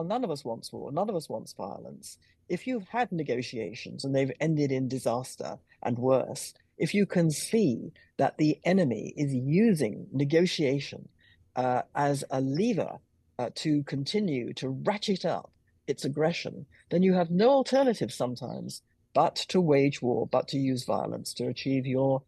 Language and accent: English; United Kingdom; between Qatar and my home country of London, of Britain